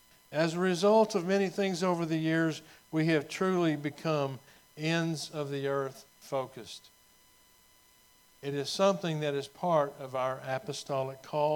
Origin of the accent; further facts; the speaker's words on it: Texas, United States; also born or lived in England; I knew that I would be leaving Texas, where I'm from. This is my home state.